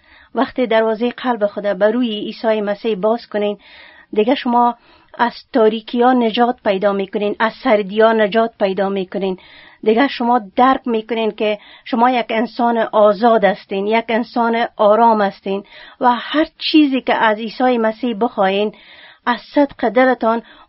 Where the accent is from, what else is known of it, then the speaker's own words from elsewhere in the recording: Afghanistan; ما هم از جمله او زنا هستم که در افغانستان رنجای بسیار زیاد را کشیدیم.